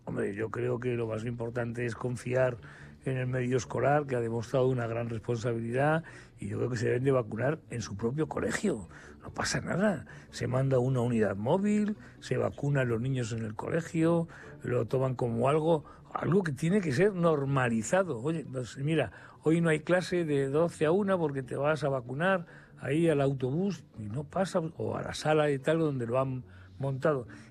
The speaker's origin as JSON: {"language": "Spanish", "country": "Spain", "said": "como muchos españoles"}